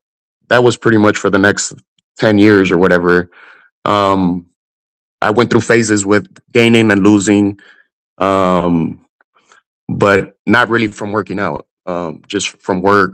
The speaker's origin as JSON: {"language": "English", "region": "Texas", "country": "United States", "tie": "born or raised there", "also_born_or_lived": "New York, United States / Chicago, United States / California, United States", "lives_now": "Phoenix, United States", "said": "So I was born in Texas. My family moved around a lot, so the majority of my childhood was in Texas, but lived in New York, Chicago, California."}